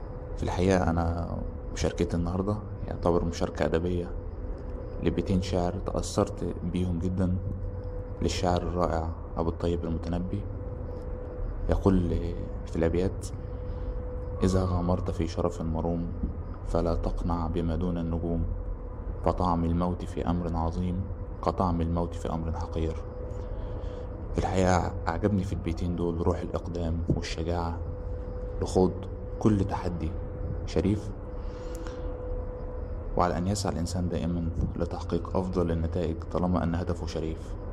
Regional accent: Egypt; بسم الله الرحمن الرحيم،

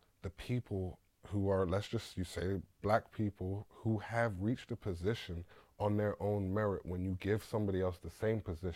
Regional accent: London, United Kingdom; I grew up in London.

